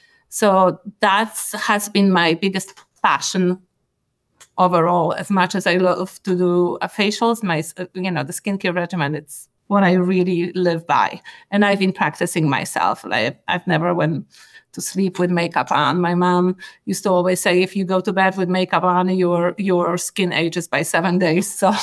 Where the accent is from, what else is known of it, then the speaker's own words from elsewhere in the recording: Poland; English is a second language; I grew up in Poland, so things were pretty sparse.